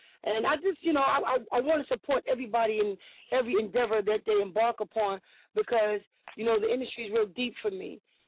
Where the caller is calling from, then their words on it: Atlanta, Georgia, United States; from Atlanta